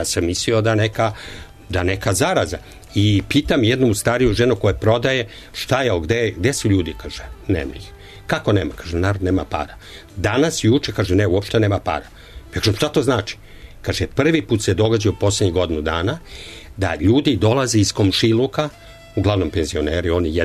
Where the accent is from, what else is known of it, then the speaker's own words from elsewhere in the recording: Belgrade, Serbia; born there; ja sam rođen u Beogradu